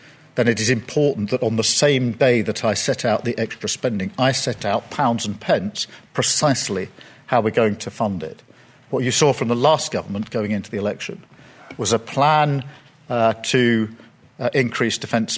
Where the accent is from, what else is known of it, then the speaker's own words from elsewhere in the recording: United Kingdom; not a decision that I, as a British Labour Prime Minister, would have wanted to take